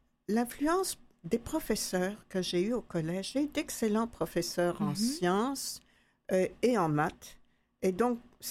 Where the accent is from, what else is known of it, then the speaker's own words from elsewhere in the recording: France; born there; Ben, je suis née en France. Mes parents, tous les deux étaient ukrainiens. Tous les deux ont quitté l'Ukraine très jeunes, dans leur fin d'adolescence, à cause de problèmes politiques.